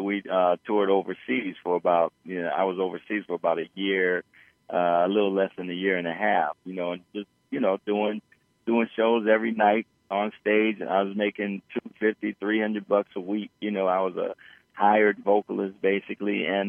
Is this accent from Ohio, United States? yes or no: yes; Akron, Ohio, United States; Started out when I was like 10, 11 years old back in Ohio. Akron, Ohio is my hometown